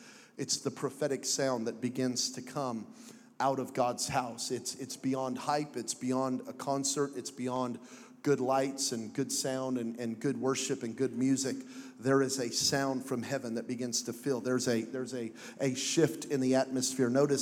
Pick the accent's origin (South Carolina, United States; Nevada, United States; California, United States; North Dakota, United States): Nevada, United States; Las Vegas; I'm just teasing, but I'm kind of naughty, but I'm from Vegas, so forgive me if I say anything that's inappropriate.